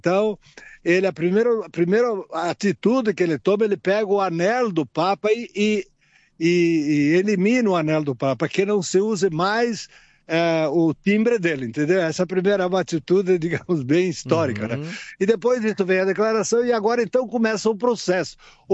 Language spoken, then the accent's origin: Portuguese; Porto Alegre, Rio Grande do Sul, Brazil; E eu sou de Porto Alegre, lá pertinho de Buenos Aires.